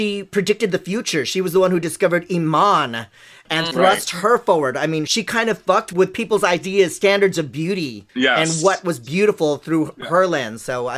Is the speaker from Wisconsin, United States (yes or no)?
no; California, United States; I, you know, I'm Filipino and I grew up in California, so I'm all about the woo-woo.